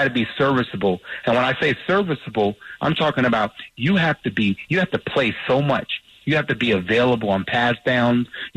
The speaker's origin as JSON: {"language": "English", "town": "New Orleans", "region": "Louisiana", "country": "United States", "tie": "born or raised there", "said": "I just did not like the Niners growing up in New Orleans, being a huge Saints fan"}